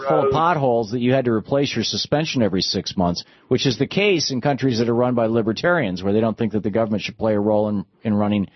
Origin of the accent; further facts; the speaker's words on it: Michigan, United States; where I grew up in Michigan, you know, the county roads sometimes had a letter to designate the county